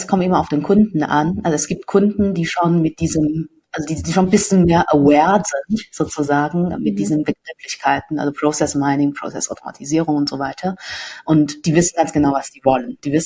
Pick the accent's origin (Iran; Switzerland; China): China; German is a second language; now in Munich, Germany; Ich komme ursprünglich aus China, bin mittlerweile schon seit längerer Zeit in München angekommen und sitze gerade in München im Valentic schönen Büro